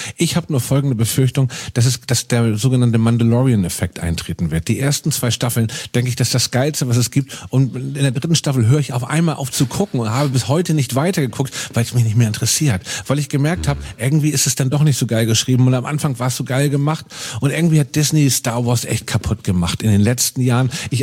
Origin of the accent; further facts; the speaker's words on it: Koblenz, Rhineland-Palatinate, Germany; Also, wir kommen aus Koblenz.